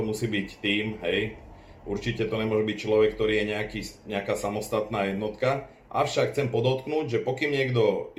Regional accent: Bratislava, Bratislava Region, Slovakia; A tak ja som taký chlapec z Petržalky

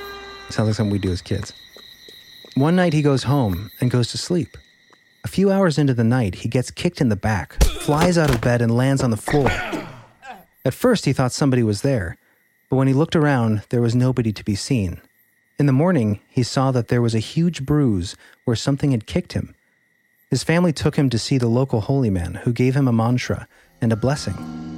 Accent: Michigan, United States; also born or lived in Seattle; Some background. My parents come from the Punjab region of India. I was born in Seattle and grew up in Southeast Michigan.

